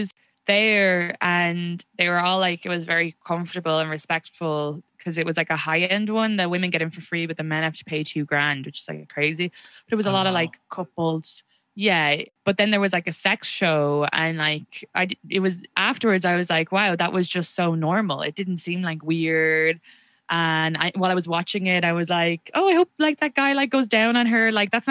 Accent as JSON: {"language": "English", "country": "United States", "said": "I'm so American."}